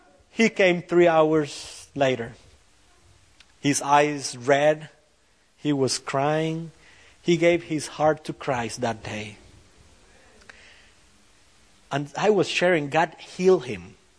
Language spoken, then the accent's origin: English; Costa Rica; And that was my family growing up in Costa Rica. A rough neighborhood with a rough life.